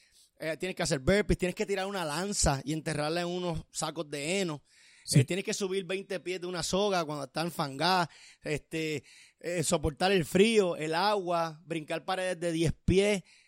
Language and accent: Spanish; Puerto Rico; logramos motivar y animar a 43 boricuas. Y todos fuimos como boricuas de Spartan Team a correr.